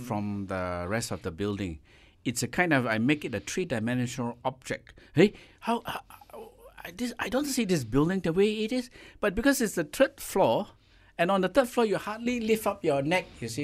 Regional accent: Malaysia; I'm 68 years old. I've been consciously aware that to be proud of as a Malaysian, our Chinese narrative is just as important

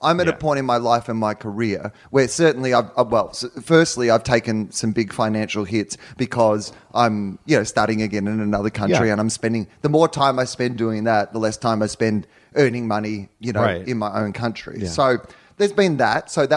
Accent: Texas, United States; Oh, you're an American? No, I'm from Texas. It's Texas first, America second.

